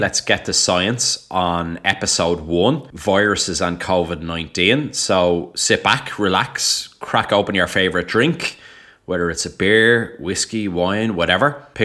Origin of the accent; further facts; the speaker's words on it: Dublin, Leinster, Ireland; And in case the accent wasn't a dead giveaway, yes, I am from Dublin, Ireland